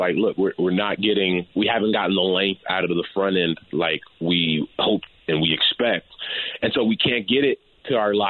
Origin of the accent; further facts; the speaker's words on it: Chicago, Illinois, United States; I know I trust myself as a Chicagoan better than that.